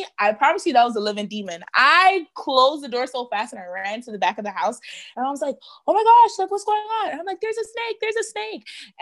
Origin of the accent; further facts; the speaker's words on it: Mississippi, United States; born there; I was born in Mississippi, so...